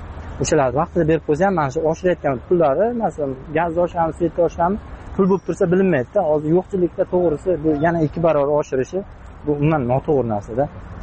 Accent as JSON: {"language": "Uzbek", "region": "Qashqadaryo Region", "country": "Uzbekistan", "said": "Bizlar o'zim Qashqadaryodanman."}